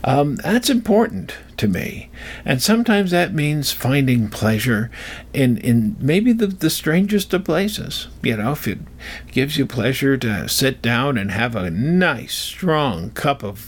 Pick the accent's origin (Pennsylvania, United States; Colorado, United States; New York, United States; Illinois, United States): Colorado, United States; I was from Colorado, where Mamie Eisenhower was from, his wife, and they made a big deal out of that.